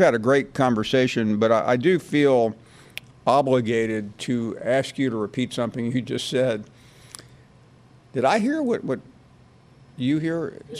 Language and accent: English; Tennessee, United States; You know, after all, I'm from Tennessee.